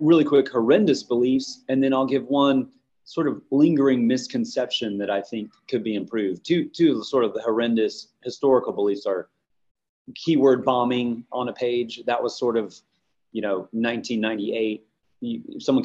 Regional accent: Houston, Texas, United States; This is a Houston Astro hat. I'm branding my hometown everywhere I go.

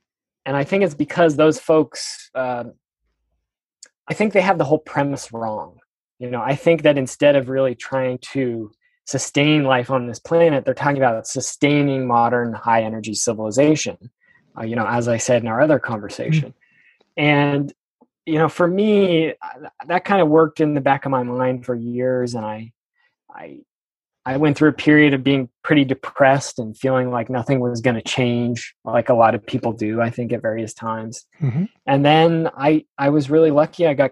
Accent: Seattle, Washington, United States; Well, yeah, I'm in my mid-30s, and I grew up in Seattle, Washington, right in the middle of the city.

